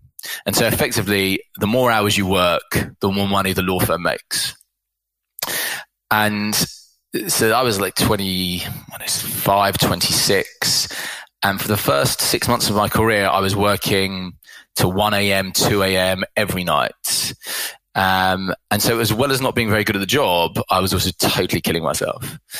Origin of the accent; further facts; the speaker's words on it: London, United Kingdom; So I grew up in London and have lived in the UK my whole life.